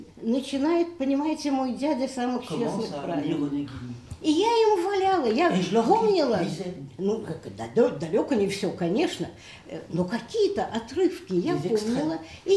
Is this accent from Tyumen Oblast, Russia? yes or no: no; Saint Petersburg, Russia; moved away; я из Ленинграда